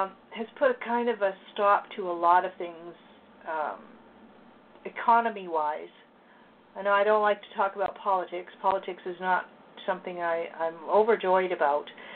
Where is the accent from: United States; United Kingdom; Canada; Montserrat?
Canada; I'm going to say something to you as a Canadian and sitting here from the outside.